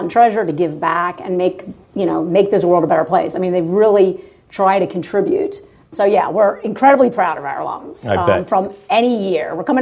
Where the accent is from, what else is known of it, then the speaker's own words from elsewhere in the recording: Maryland, United States; I'm from Maryland originally, and so it's not that far away